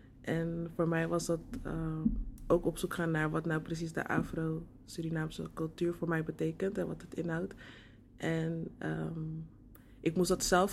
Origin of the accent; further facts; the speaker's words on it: Rotterdam, South Holland, Netherlands; Ik kom uit Rotterdam.